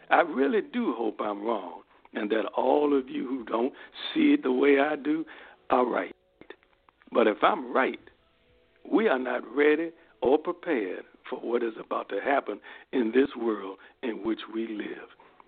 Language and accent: English; Virginia, United States; back to the projects that I grew up in Gilpin Court